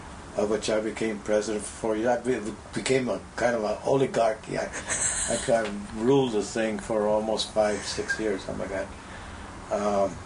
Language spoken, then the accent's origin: English; California, United States; I grew up on Soto Street and Brooklyn Avenue there, you know, and with Russians.